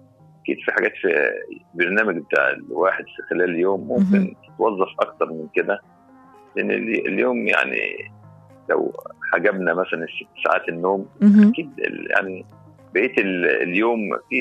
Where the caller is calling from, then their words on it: Saudi Arabia; بتكلم من السعودية.